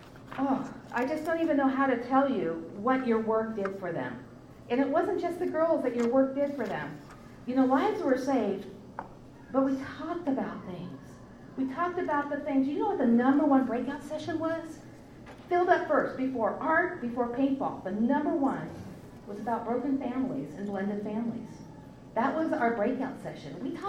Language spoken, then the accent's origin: English; California, United States; I come from the High Sierras. Where I lived was in the mountains. We had deer on our front porch. Not deer, bears on our front porch.